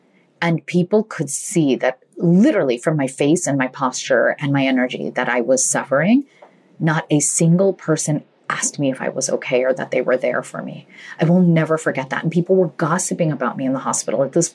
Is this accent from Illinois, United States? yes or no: yes; Illinois, United States; English is a second language; English is my third language. And I grew up in the United States in a small town in Illinois in a public school system